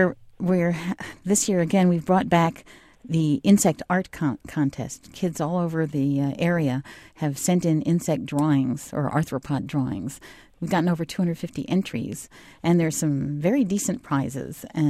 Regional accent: Northeast, United States; But you know, I'm from the Northeast, so I grew up with these guys.

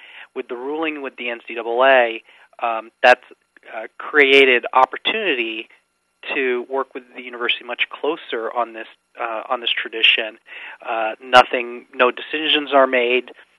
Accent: Champaign, Illinois, United States; I grew up in Champaign. I'm a local boy, and I grew up watching the Chief and going to football games

